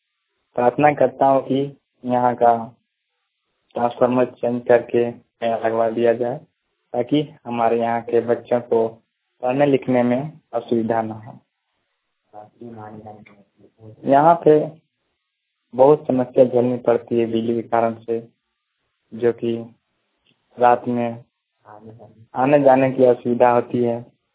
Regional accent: Dongi, Jharkhand, India; ग्राम डोंगी ग्राम डोंगी पोस्ट मथुरापुर थाना जसी जिला देवघर के रहने वाले हूँ।

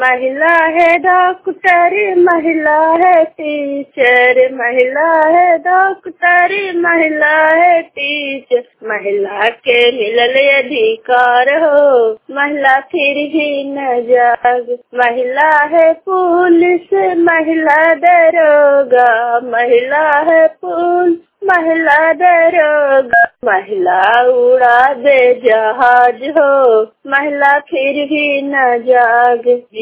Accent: Kolama, Bihar, India; Block खन्नौज Kolama गांव की रहने वाली हूँ, जिला नालंदा।

